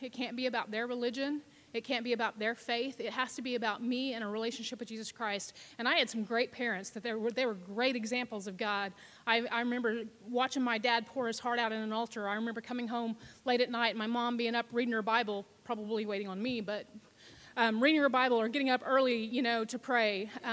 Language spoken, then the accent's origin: English; Claremore, Oklahoma, United States; I was born and raised here in Claremore, graduated from Sequoia High School.